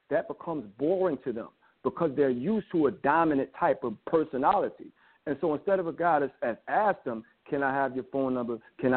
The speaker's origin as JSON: {"language": "English", "town": "Philadelphia", "region": "Pennsylvania", "country": "United States", "tie": "born or raised there", "said": "I grew up in Philadelphia"}